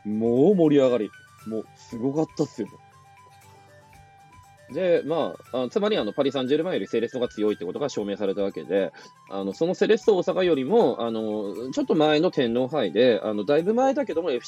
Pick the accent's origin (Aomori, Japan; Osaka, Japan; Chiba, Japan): Aomori, Japan; Hirosaki; 例えばね、青森で僕は生まれ育ち、もうスポーツなんて全然見れませんでした。